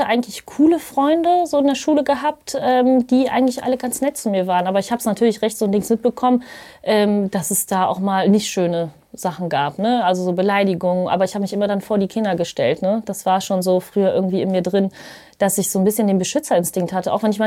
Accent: Düsseldorf, North Rhine-Westphalia, Germany; In Düsseldorf tatsächlich, bin ich auch geboren.

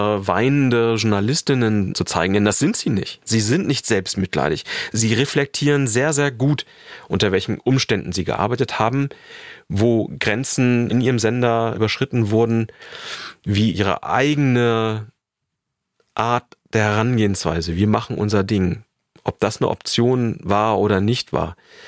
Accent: East Germany, Germany; Ich bin in der DDR aufgewachsen

